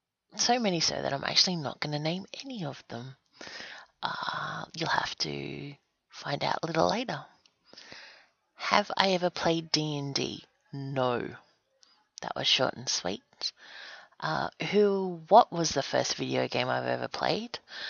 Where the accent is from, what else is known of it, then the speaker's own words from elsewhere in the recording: Australia; If you can listen to my accent, you'll realize that I'm from Australia